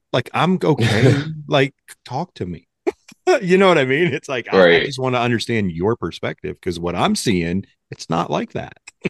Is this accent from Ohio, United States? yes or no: yes; Ohio, United States; so we're from Ohio, so you know, Cleveland baseball team changed their name to the Guardians.